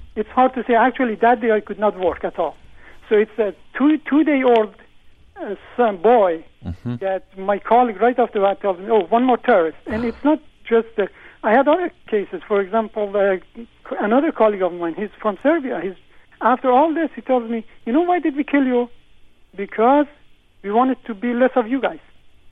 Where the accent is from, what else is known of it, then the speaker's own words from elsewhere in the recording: Iran; moved away; I'm a Muslim from Iran, living here, and I've been here for the last 6 years.